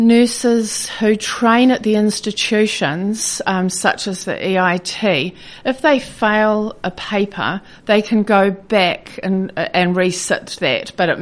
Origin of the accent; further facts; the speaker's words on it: Wairau, Marlborough, New Zealand; also born or lived in Hunterville; I was born in a little town called Hunterville, and when I was about 8 or 9, we moved to Wairau, and I grew up in Wairau.